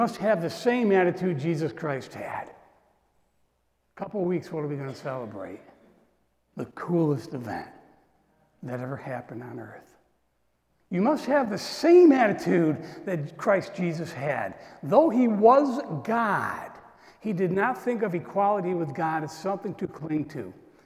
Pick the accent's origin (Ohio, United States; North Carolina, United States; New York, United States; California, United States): New York, United States; Morrisville; I grew up in Morrisville, New York. I'd go up to the college and watch the gun, the rifle team practice.